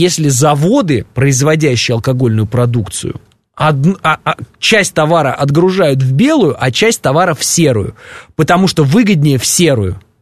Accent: Moscow, Russia; Я москвич в третьем поколении, долбанный понаехавший.

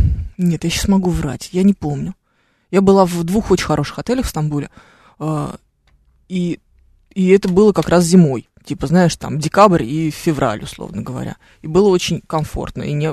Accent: Krasnodar, Krasnodar Krai, Russia; now in Moscow, Russia; Когда я переехала из Краснодара в Москву, начала любить лето.

